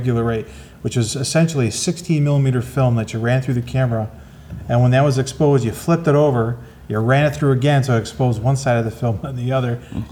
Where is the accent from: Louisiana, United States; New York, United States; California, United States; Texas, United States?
New York, United States; Henrietta; Well, yeah, I tried growing up in Henrietta, see what happens.